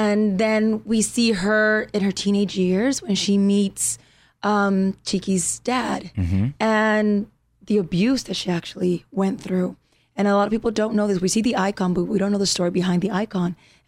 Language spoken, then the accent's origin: English; United States; I grew up on the border. So yeah. I'm Mexican and I'm American. I do both things. I speak both languages.